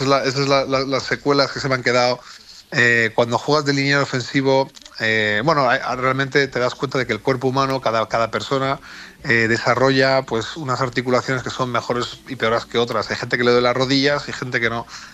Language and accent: Spanish; Spain; Es que realmente yo me crié en España, entonces yo, o sea, por inercia he jugado muchísimo al fútbol.